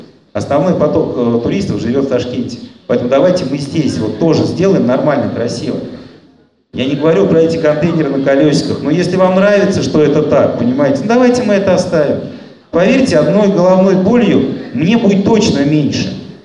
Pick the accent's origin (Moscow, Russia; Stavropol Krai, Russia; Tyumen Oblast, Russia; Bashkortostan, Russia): Bashkortostan, Russia; Я родом вообще из Башкирии, жил там очень мало.